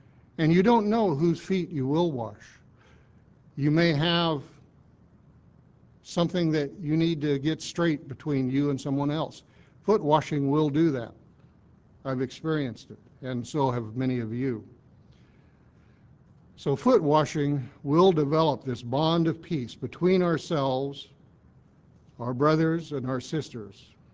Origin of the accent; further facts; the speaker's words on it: Missouri, United States; You know, I'm from Missouri, you know what Missourians are, Mrs. Luker does, mules.